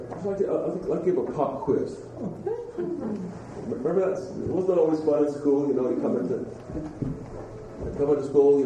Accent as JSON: {"language": "English", "region": "New York", "country": "United States", "tie": "born or raised there", "said": "I remember growing up in New York, stores were closed on Sunday."}